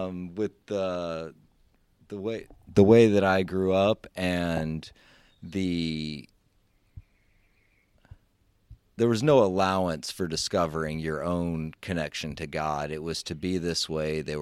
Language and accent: English; Memphis, Tennessee, United States; My childhood was intense. I grew up in Memphis, Tennessee. And spirituality was all centered around the Christian religion and leaning more to the Baptist, very strict, black and white interpretation of those texts.